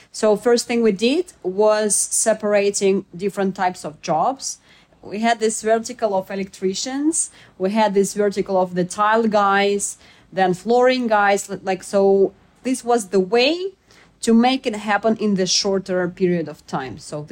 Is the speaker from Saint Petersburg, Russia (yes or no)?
no; Voronezh, Voronezh Oblast, Russia; English is a second language; I'm coming from Voronezh. This is the city of Russia, pretty big city. It's not that big as Moscow or St. Petersburg, but still it's the center of black soil region with 1 million of population living there. 500 kilometers from Moscow